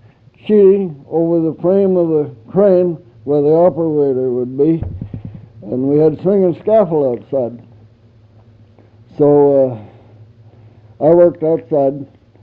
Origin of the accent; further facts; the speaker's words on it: Canada; He didn't think much of me as a Canadian, so I agreed with him.